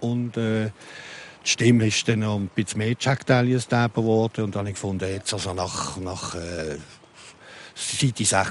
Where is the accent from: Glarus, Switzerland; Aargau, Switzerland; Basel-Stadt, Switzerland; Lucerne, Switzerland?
Basel-Stadt, Switzerland; Basel; Der hat dann eine Gaukelgruppe in der Altstadt Basel, wo ich aufgewachsen bin, auf die Beine gestellt.